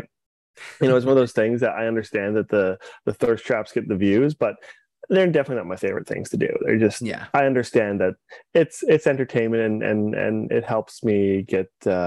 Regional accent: Calgary, Alberta, Canada; growing up in Calgary, Alberta, in the middle of the suburbs.

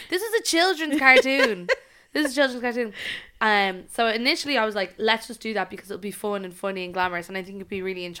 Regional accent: Dublin, County Dublin, Ireland; also born or lived in Dunboyne; I was born in Dublin and I was brought up in Dublin and we are Dubs, like, but I spent my teenage years in Dunboyne County Meath, so that's kind of where everyone I know is.

